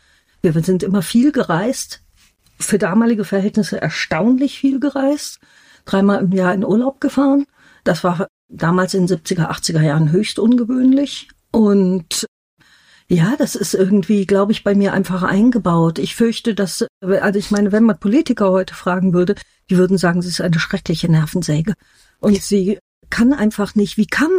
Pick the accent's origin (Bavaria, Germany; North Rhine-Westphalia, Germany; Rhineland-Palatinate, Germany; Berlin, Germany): North Rhine-Westphalia, Germany; Bonn; Ja, ja, ich bin tatsächlich im Herzen von Bonn groß geworden. Natürlich genau zu der Zeit, wo sie noch Bundeshauptstadt war, tatsächlich.